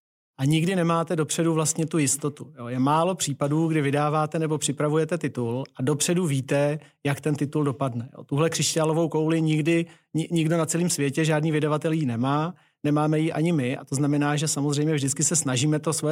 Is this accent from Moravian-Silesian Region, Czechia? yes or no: no; České Budějovice, South Bohemian Region, Czechia; já pocházím z Českých Budějovic